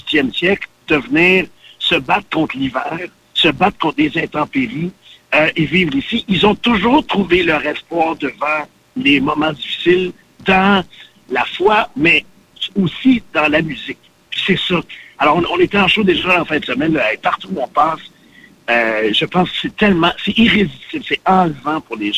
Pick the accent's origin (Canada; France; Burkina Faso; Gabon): Canada; Saint-Germain-de-Grantham, Quebec; also born or lived in Montreal; Je suis né à Montréal, mais oui. Je suis tout de suite retourné à Saint-Germain-de-Grand-Tam, oui. Dans le comté de Drummond, et c'est là que j'ai grandi.